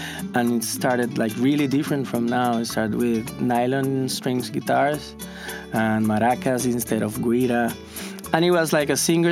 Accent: Dominican Republic; and I'm from Dominican Republic.

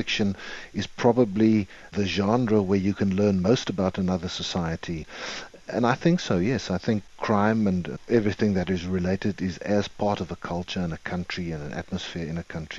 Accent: South Africa; It's an inescapable part of being a South African, and especially being a South African law enforcement officer.

